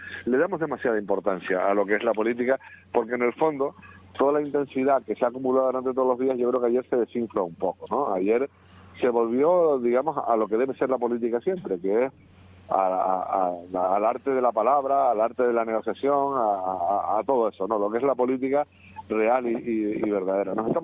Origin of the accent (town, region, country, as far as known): Canary Islands, Spain